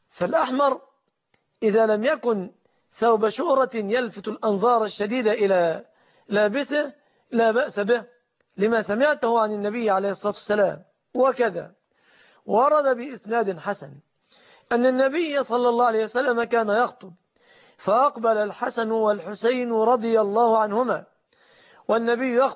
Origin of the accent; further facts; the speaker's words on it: Egypt; فالشبكة في أعراف أكثر الناس في بلادنا مصر